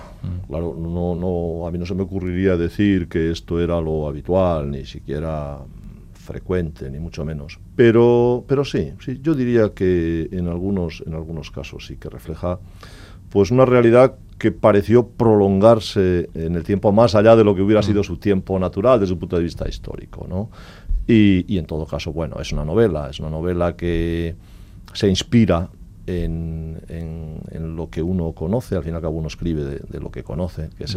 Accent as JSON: {"language": "Spanish", "region": "Castile and León", "country": "Spain", "tie": "born or raised there", "said": "por mi tierra. Uh-huh. La provincia de León, como seguro que los oyentes saben o más o menos conocen, es grande"}